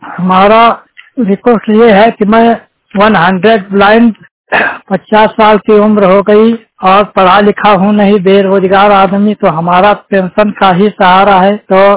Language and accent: Hindi; Mohan Kheda, Uttar Pradesh, India; उत्तर प्रदेश जिला हरदोई, ग्राम मोहन खेड़ा का रहने वाला हूँ।